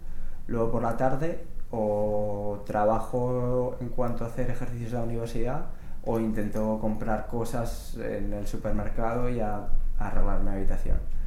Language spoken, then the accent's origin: Spanish; Spain; moved away; yo vine de España con unos zapatos normales para España